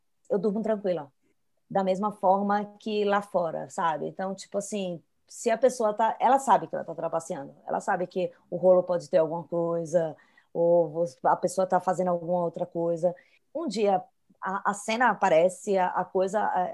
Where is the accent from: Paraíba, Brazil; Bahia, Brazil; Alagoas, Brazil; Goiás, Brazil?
Alagoas, Brazil; Maceió; Eu sou de Maceió, então a gente aguenta bem o calor, né?